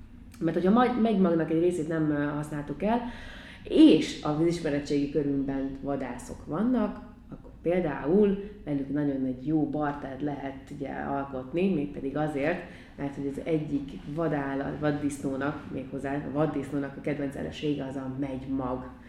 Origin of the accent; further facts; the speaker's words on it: Budapest, Hungary; érdekes, hogy én Törzsgyökeres 7. kerületi vagyok.